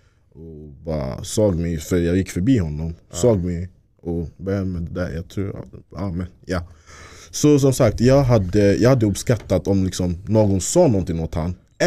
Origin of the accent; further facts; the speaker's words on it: Ghana; Så han stoppade mig, så han bara, hej du, vart är du ifrån? Så, så jag bara, Ghana.